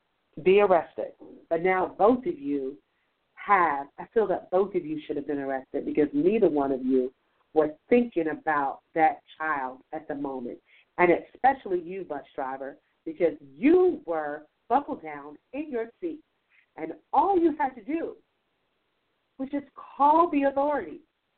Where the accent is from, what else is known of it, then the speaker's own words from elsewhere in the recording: Mechanicsville, United States; yes, I'm from Mechanicsville all the way, 280 Richardson Street, apartment 4, ever.